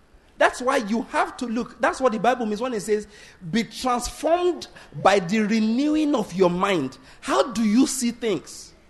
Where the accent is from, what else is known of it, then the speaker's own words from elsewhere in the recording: Nigeria; born there; I don't care that I was born in Nigeria. It makes no difference.